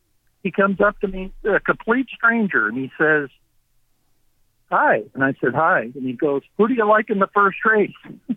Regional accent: Spokane, Washington, United States; to have that track in my hometown that I could go to. When I was in high school, we got out of high school at 2:30, and first post to Playfair on Wednesdays and Fridays in those days was 3:00. And I would walk like 5 blocks to downtown Spokane

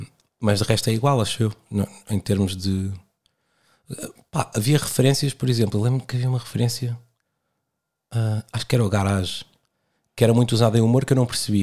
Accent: Portugal; mas enquanto portugueses, a adotarmos a palavra humorista como definição.

